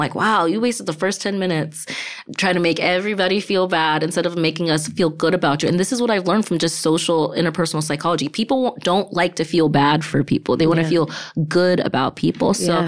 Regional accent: Ghana; I'm from Ghana where you don't not get things because you're black.

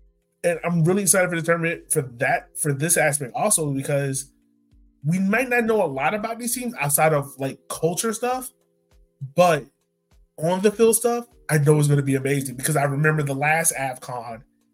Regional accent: Jamaica; now in United States; Gold Cup, we know a lot about it because we live here in America. You're Haitian, I'm Jamaican.

